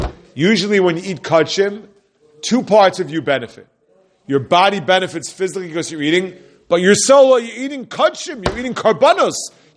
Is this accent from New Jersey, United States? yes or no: yes; Teaneck, New Jersey, United States; When I was growing up, like, I hate to keep saying this, but I grew up in Teaneck.